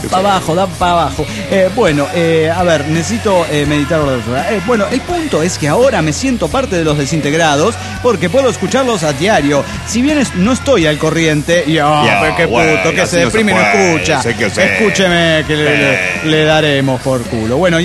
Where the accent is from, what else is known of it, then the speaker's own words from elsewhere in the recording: Guadalajara, Jalisco, Mexico; now in El Salto, Mexico; soy tapatío, cabrones, y soy de Guadalajara, pero vivo en un municipio cerca de ahí llamado El Salto, Jalisco, que como ya expliqué, está muy contaminado. Sí, y pues trabajo en Zapopan, que me queda del otro lado de la zona metropolitana de Guadalajara.